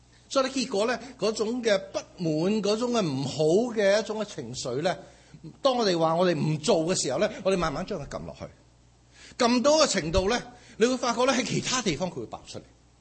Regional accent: China; 我发觉我哋中国人咧好多时咧。

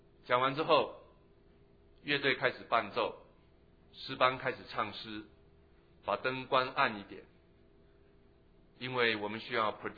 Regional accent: Taiwan; 我小时候在台湾碰到一些乞丐

